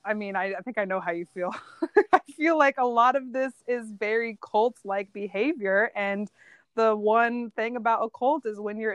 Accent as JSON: {"language": "English", "region": "Midwest", "country": "United States", "tie": "born or raised there", "said": "It was the same for me growing up in the Midwest."}